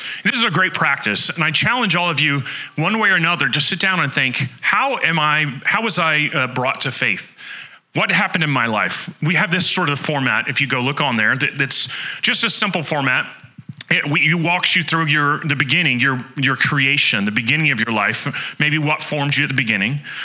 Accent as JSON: {"language": "English", "region": "Oklahoma", "country": "United States", "tie": "born or raised there", "said": "So I grew up in Oklahoma."}